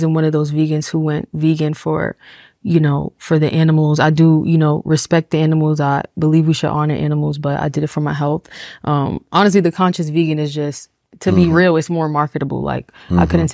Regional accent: New York City, New York, United States; I grew up in a Hispanic household. I grew up in New York City, first of all.

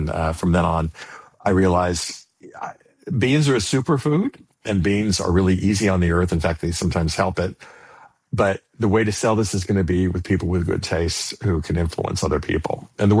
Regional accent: California, United States; And I grew up in California loving beans.

